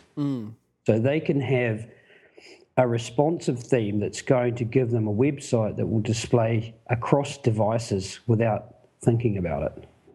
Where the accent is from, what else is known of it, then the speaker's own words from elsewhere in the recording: New Zealand; now in Sweden; Well, I'm originally from New Zealand, so I'm a Kiwi, but now I live in Sweden, up here in north of Scandinavia.